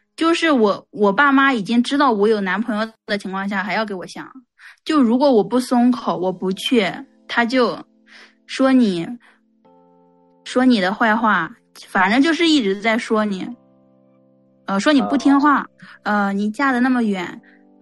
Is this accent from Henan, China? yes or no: yes; Henan, China; 我们我我是河南的，我们河南那边就是很早就相亲了